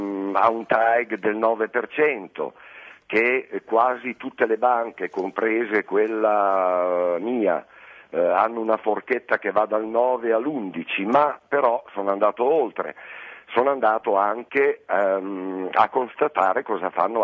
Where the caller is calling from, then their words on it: Casalecchio di Reno, Emilia-Romagna, Italy; Io le scrivo da Casalecchio di Reno, che è una bellissima cittadina alle porte di Bologna.